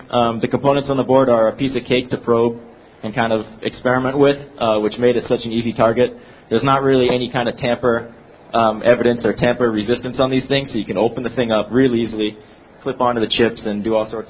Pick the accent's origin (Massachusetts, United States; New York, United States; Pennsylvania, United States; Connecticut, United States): Massachusetts, United States; Boston; So as I said before … I come from Boston, member of Loft Heavy Industries